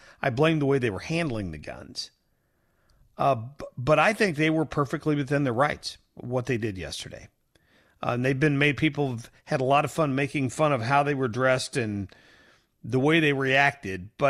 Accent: Ohio, United States; I've got people I grew up with in Southern Ohio

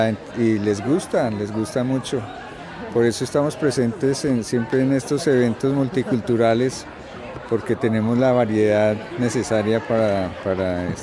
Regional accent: Colombia; Somos de Colombia.

